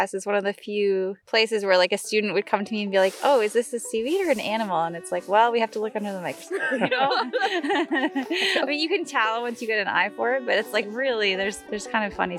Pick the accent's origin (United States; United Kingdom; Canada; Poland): Canada; New Brunswick; And I, growing up in New Brunswick, we would always go to the ocean for every vacation.